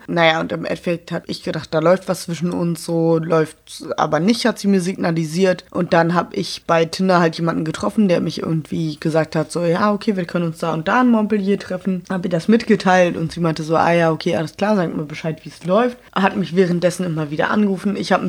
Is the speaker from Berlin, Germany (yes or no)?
yes; Berlin, Germany; ich bin ja Berlinerin